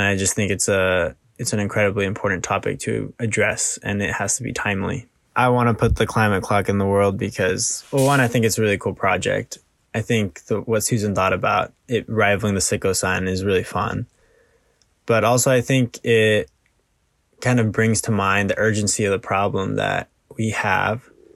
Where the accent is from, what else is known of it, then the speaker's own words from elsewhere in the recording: California, United States; I'm from California.